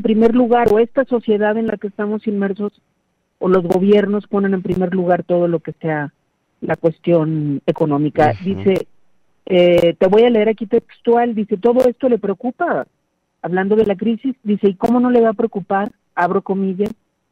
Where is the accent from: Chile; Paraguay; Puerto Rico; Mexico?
Mexico; somos muchos los mexicanos que hemos crecido con sus canciones